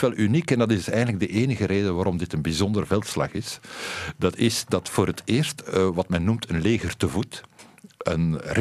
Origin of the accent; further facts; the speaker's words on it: Ghent, Flanders, Belgium; Ik ben van Gent.